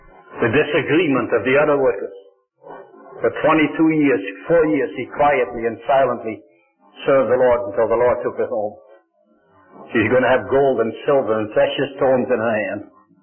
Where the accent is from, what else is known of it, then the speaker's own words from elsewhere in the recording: Netherlands; born there; English is a second language; moved away as an adult; As you know, no doubt, I was born in the Netherlands. I lived in the Netherlands for 23 years.